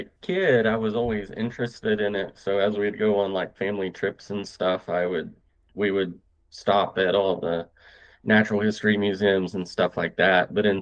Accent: Texas, United States; I was raised in the Texas Panhandle, not many sharks up there.

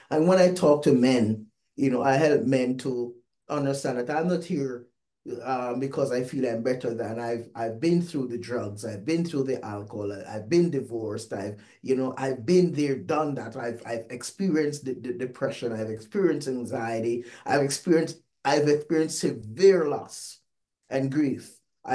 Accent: Jamaica; I'm from Jamaica. I'm cool, calm, collective.

